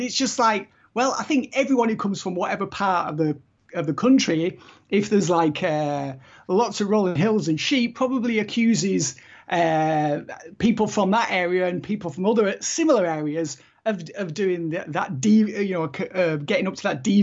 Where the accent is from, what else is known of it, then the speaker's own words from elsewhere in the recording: North West England, United Kingdom; I'm from Cumbria. I was in Scouts and Venture Scouts, so I spent a long time, you know, out in the wilderness